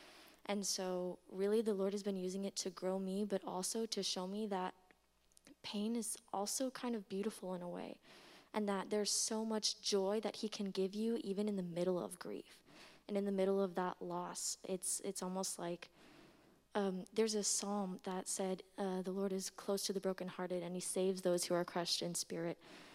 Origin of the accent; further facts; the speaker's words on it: Texas, United States; I'm from Texas, so I've really felt kind of like Milan was saying, like that isolation kind